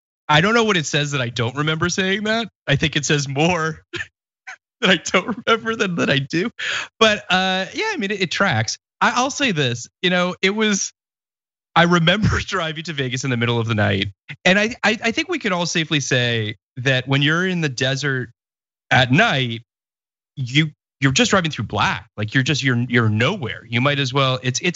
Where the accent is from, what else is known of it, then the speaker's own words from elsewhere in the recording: Canada; I'm Canadian